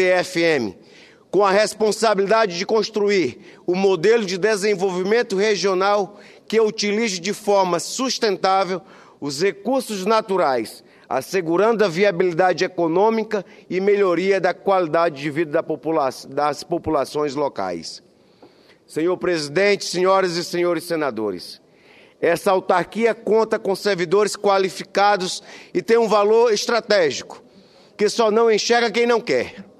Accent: Acre, Brazil; eu como amazônida, senador da República, senador acriano

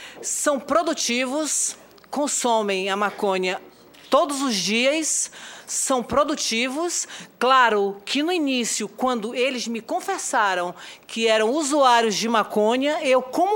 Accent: São Paulo, Brazil; Eu estou aqui, eu sou de São Paulo, estou aqui somente para fazer um depoimento.

